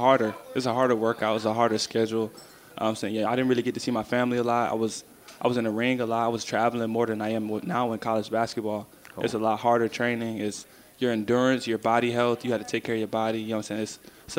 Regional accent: Cleveland, Ohio, United States; But when I was growing up in Cleveland, I didn't start playing basketball until I got to high school, until my ninth grade year.

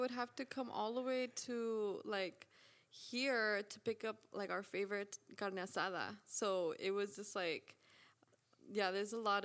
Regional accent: Van Nuys, California, United States; But I grew up in Van Nuys, and so I moved to East L.A. When I was 20, when I started going to Cal State L.A., and I never moved back.

